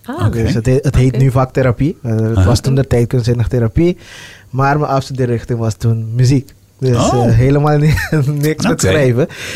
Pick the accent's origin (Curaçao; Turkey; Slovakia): Curaçao; Ja, ik ben op Curaçao geboren. Opgegroeid, mijn eerste 10 jaren in de buurt van Coralspecht.